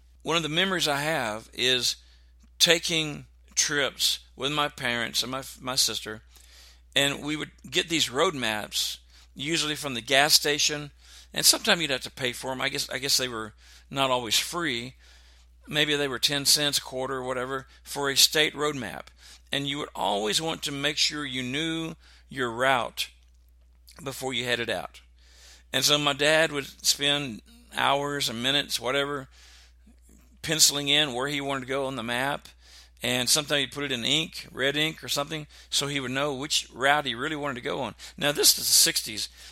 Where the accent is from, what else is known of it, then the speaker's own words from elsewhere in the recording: Texas, United States; I would say Renault because I'm from South Texas, and I don't know how to actually say the word.